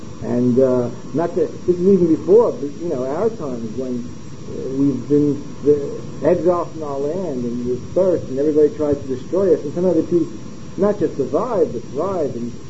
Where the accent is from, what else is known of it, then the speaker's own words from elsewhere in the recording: Belgium; Because now I'm from Belgium. I wish that God had chosen the Belgian people.